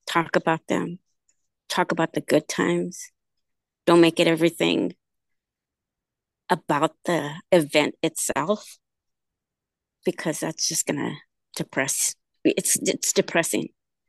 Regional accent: California, United States; A Mother's Voice goes to Sacramento, because I'm from California.

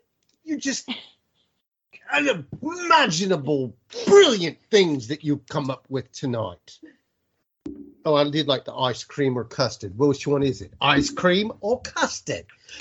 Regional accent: England, United Kingdom; I'm English. I know how to pronounce these.

